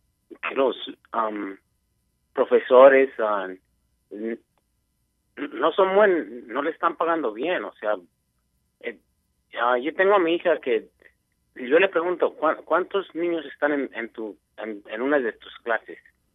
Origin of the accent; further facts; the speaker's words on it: Mexico; yo vengo de México, no tengo matemáticas